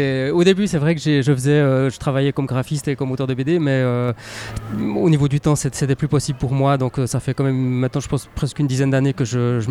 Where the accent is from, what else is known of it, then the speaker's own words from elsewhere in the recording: La Chaux-de-Fonds, Neuchâtel, Switzerland; now in Neuchâtel, Switzerland; Alors je suis originaire de la Chaux-de-Fonds, maintenant j'habite à Neuchâtel, mais ça reste assez local.